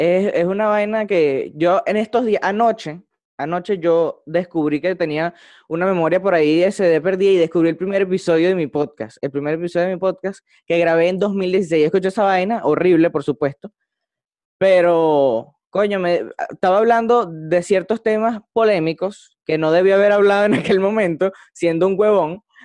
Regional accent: Venezuela; simplemente yo estoy aquí como un venezolano más huevón a pie.

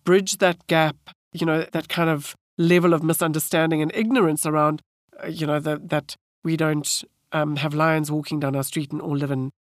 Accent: South Africa; You know, I'm South African and I'm African.

